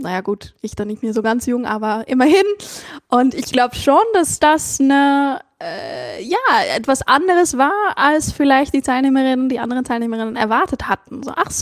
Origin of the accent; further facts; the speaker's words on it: Netherlands; Und ich natürlich spezifisch noch als Niederländerin